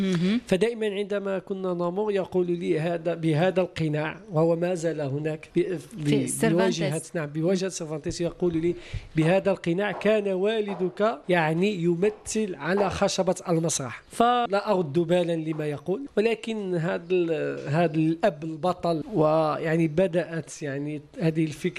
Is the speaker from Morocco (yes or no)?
yes; Tangier, Tanger-Tetouan-Al Hoceima, Morocco; ولدت وتعرفت في مدينة طنجة، بالضبط بزنقة سيناغو والتي تعرف حاليا بشارع ابن الأبار.